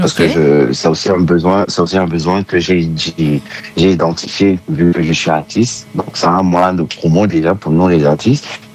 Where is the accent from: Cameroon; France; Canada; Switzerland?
Cameroon; Donc, c'est une identité qui nous appartient, nous, en tant que Camerounais.